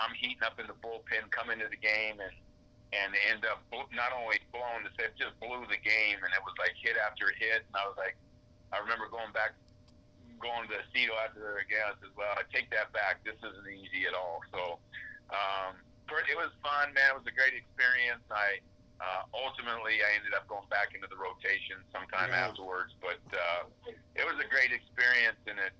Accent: New York, United States; growing up in New York with my father as a Yankee and him bringing all the baseball cards home all the time

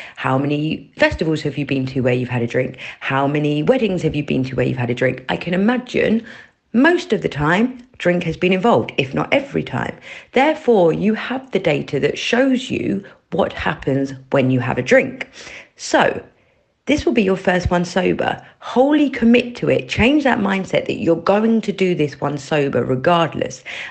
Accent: London, United Kingdom; I'm from West London

